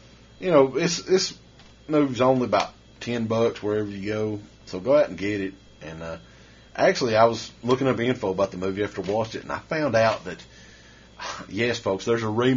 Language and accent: English; Kentucky, United States; And I'm a creepy Kentuckian.